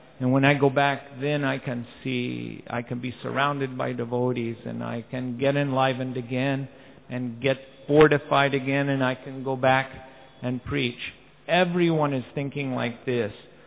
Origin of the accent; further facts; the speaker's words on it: United States; when I grew up in the United States, I never heard of karma.